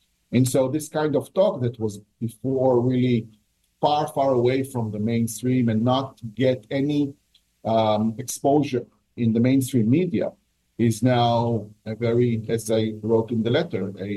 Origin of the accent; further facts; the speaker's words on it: Israel; I must say, I was born in Israel. I was raised in Israel. I lived all my life in Israel.